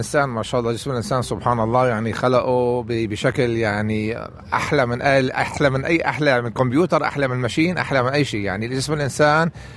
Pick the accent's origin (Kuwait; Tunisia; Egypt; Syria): Syria; moved away; صلي هون من أول 96 تقريبا. أنا جيت من سوريا، من الجمهورية العربية السورية، من أول 96، وعام 2010 أخذت الإقامة الدائمة، وعام 2014 أخذت الجنسية،